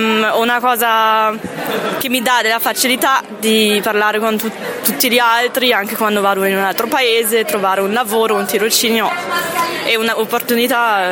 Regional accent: East Germany, Germany; io vengo dall'est e lo dico sempre che vengo dalla Germania dell'est, anche se ora siamo una Germania

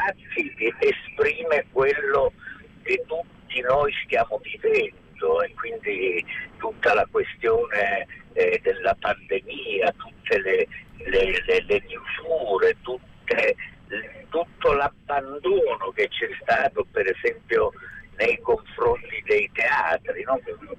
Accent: Calabria, Italy; now in Florence, Italy; ho pensato bene di ritornare a casa nella mia Calabria e cercare di restituire qualcosa alla mia terra. Questo, diciamo, è il mio disegno futuro che si sta sviluppando, ma certo non posso abbandonare Firenze, nella quale mi sono formato e ho vissuto per 45 anni.

